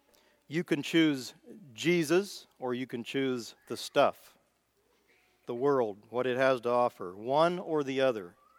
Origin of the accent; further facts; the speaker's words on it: Midwest, United States; accent: Midwest; That word lovest, with my Midwest accent, I'll probably pronounce it wrong